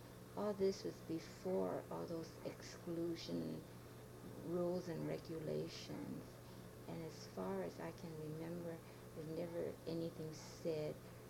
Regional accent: Oakland, California, United States; born there; I was born in Oakland, California.

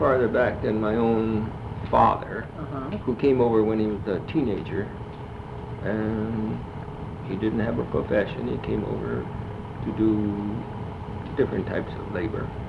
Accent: Los Angeles, California, United States; born there; Well, I was born in Los Angeles.

